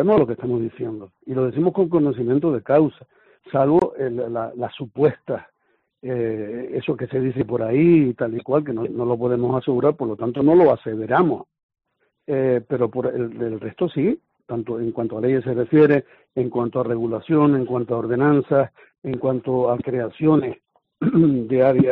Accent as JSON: {"language": "Spanish", "town": "Los Cristianos", "region": "Canary Islands", "country": "Spain", "tie": "born there"}